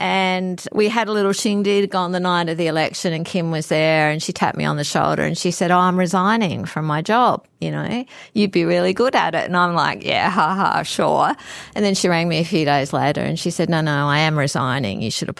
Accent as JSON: {"language": "English", "town": "Rowella", "region": "Tasmania", "country": "Australia", "tie": "born or raised there", "said": "I grew up on the West Tamar at Rowella. My dad was an orchardist and a farmer"}